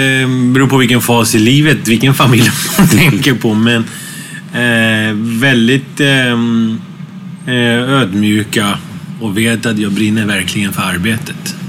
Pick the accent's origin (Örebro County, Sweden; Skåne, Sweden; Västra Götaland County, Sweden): Västra Götaland County, Sweden; Gothenburg; Jag är uppväxt i Göteborg, så vi flyttade till Göteborg. Så jag är uppvuxen i Göteborg och så flyttade jag därifrån efter gymnasiet direkt.